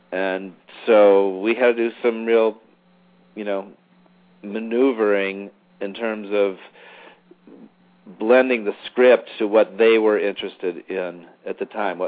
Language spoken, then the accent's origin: English; Illinois, United States; I grew up in Illinois, and I was left alone in the house while my parents were out